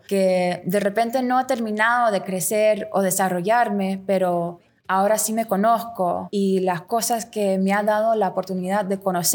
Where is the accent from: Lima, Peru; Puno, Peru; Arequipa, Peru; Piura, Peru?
Lima, Peru; moved away as an adult; now in Toronto, Canada; Yo soy una cantante de Lima, Perú. Yo vivo en Canadá y he vivido en Toronto por los últimos 35 años.